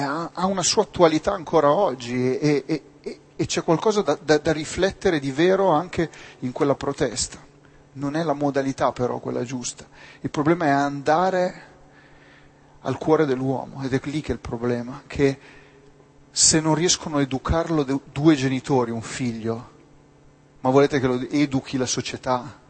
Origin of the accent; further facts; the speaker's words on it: Valdengo, Piedmont, Italy; now in Rome, Italy; vi dico cosa farei se fossi a Valdengo, il mio paesino.